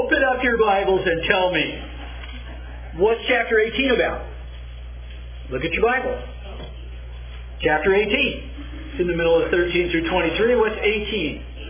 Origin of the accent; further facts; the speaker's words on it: Eugene, Oregon, United States; Now see, I just want everybody on the tape to know what brilliant geniuses that we grew up in the Eugene area.